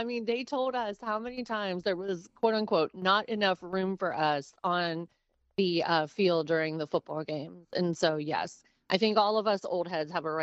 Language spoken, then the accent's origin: English; Mapletown, Pennsylvania, United States; I am from a very tiny, don't blink, you'll miss it, town in southwestern Pennsylvania, Mapletown, Pennsylvania. And it's literally right over the border from Morgantown, West Virginia.